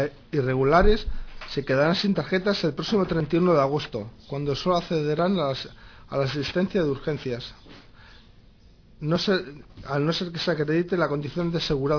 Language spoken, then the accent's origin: Spanish; Spain; si yo como español he pagado, como todos, mis impuestos durante 25 años que he estado trabajando